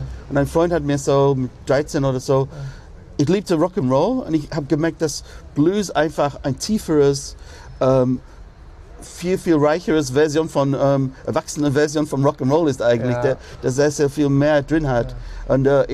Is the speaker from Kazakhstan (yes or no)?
no; Manchester, North West England, United Kingdom; accent: slightly American; German is a second language; now in Germany; weil ich vielleicht leicht amerikanische Aussprache habe und sehe so aus ein bisschen. Aber ich komme aus Manchester, England. Ursprünglich, ja, so gut, Nordengland.